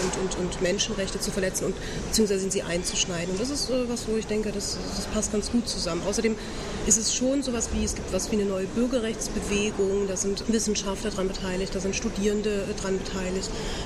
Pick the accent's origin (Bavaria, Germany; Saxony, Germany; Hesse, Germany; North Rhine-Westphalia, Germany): Saxony, Germany; Das ist kein Problem, ich bin ja selber Sächsin.